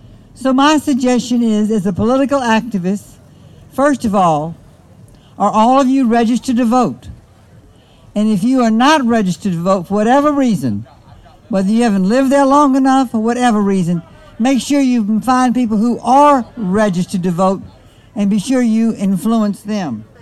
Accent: Louisiana, United States; That was the law that was prevalent when I was growing up in Louisiana.

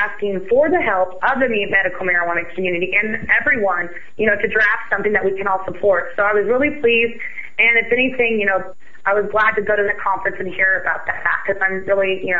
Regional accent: Denver, Colorado, United States; now in California, United States; We are all really excited about the Denver conference. That's my hometown.

